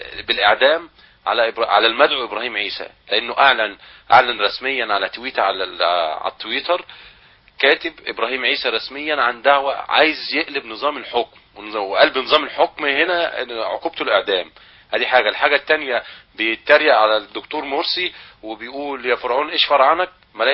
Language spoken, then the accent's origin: Arabic; Egypt; أنا كمواطن مصري